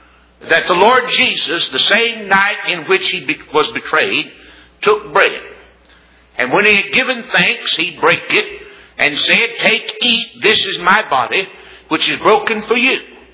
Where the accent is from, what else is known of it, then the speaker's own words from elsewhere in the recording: Winston-Salem, North Carolina, United States; There's a Moravian church in Winston-Salem, my hometown, every year has their love feast at Christmas.